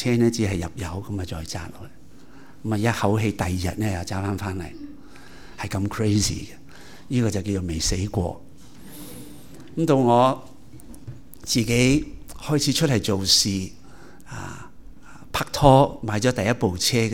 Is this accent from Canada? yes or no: yes; Montreal, Quebec, Canada; 我在满地可长大，十六岁那年已经开始驾车